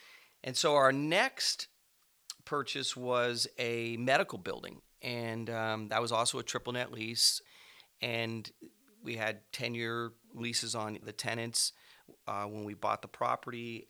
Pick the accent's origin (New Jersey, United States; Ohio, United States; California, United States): California, United States; We are from California, Northern California in particular, and the laws in California for tenants always seem to lean towards the tenant, not the landlord